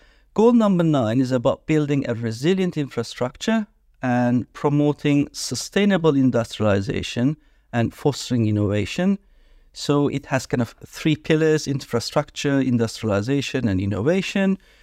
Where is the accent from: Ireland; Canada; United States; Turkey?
Turkey; English is a second language; I'm originally from Turkey.